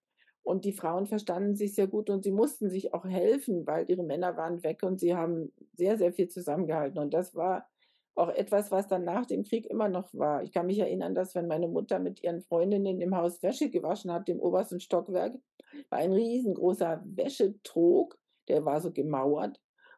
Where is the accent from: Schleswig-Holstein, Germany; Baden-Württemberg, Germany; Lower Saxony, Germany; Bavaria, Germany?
Lower Saxony, Germany; born there; Ich bin in der Nähe von Uelzen geboren